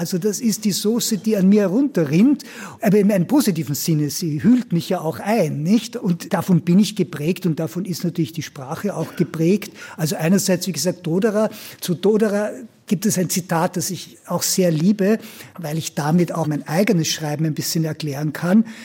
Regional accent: Austria; moved away; auch wenn ich jetzt schon lange weg bin aus Österreich

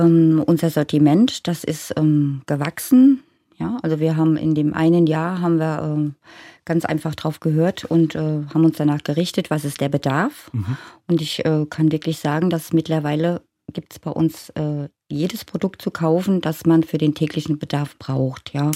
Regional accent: Bad Kreuznach, Rhineland-Palatinate, Germany; Also ich bin geboren in der Kreisstadt Bad Kreuznach und habe da auch gelebt bis ins Erwachsenenalter.

